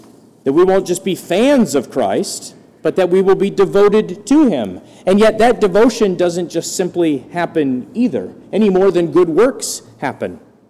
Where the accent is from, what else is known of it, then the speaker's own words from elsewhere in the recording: Green Bay, Wisconsin, United States; I grew up in Green Bay. My parents live in Green Bay. My in-laws live in Green Bay.